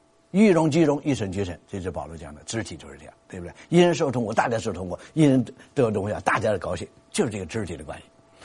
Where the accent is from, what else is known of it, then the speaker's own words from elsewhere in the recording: Sichuan, China; 你们知道我是四川人，四川人就没有卷舌音啊，四和十是不分的啊。